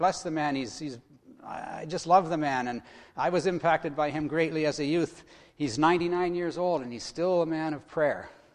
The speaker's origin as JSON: {"language": "English", "region": "Ontario", "country": "Canada", "tie": "born or raised there", "said": "that's down where I grew up in Ontario, the Peace Bridge. It joins Fort Erie and Buffalo."}